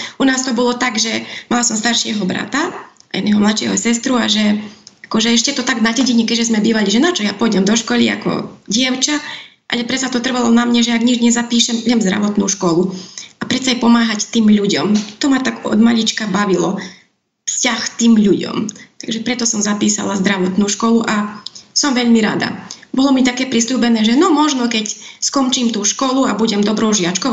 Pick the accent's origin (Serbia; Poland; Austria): Serbia; Kovačica, Vojvodina; moved away as an adult; now in Slovakia; Prichádzam zo Srbska, ináč som Slovenka, z Kovačice.